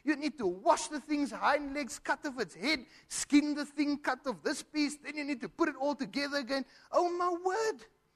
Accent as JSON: {"language": "English", "region": "England", "country": "United Kingdom", "said": "And when I went to go fetch those things, and yet I'm English."}